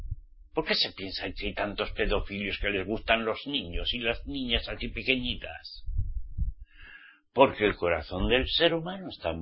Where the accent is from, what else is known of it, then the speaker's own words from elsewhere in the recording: Spain; Soy español, nací en España, sí. Pero soy israelita, redimido por la sangre de Yahshua.